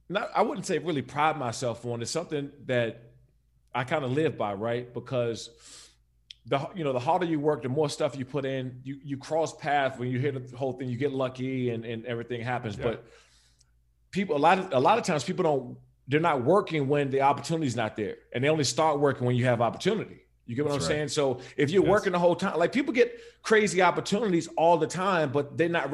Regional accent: East Coast, United States; now in West Coast, United States; And you know, I'm from the East Coast, so I grew up in the snow.

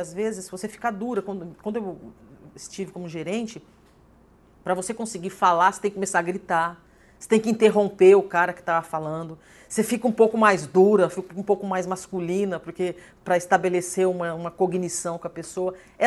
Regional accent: São Paulo, Brazil; now in Porto Alegre, Brazil; eu cheguei aqui em Porto Alegre, né? Quer queira, quer não, eu vim de São Paulo, sou paulista, vim para cá.

